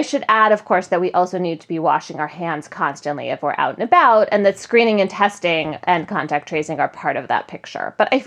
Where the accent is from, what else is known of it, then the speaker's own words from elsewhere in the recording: Connecticut, United States; I looked up the data in Connecticut, my home state, the other day